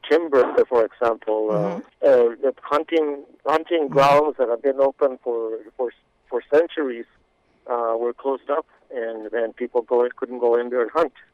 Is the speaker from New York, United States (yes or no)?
no; New Mexico, United States; Well, one of the things that being born in New Mexico and growing up in New Mexico and attending New Mexico schools, there were many things that wound up influencing my career as a writer